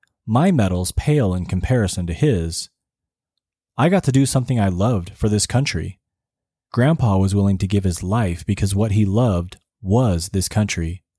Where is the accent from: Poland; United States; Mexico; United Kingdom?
United States; as an American, I am grateful for it